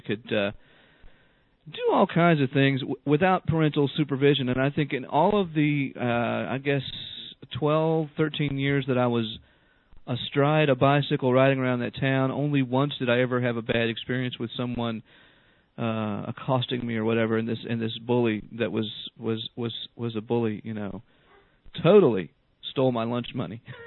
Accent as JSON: {"language": "English", "region": "Virginia", "country": "United States", "tie": "born or raised there", "said": "I come from a very, very, very small town in Southside, Virginia. We don't call it Southern Virginia; we call it Southside Virginia."}